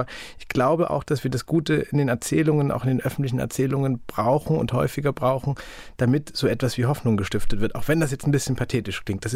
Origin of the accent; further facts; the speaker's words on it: Saxony, Germany; Ich komme ja aus Sachsen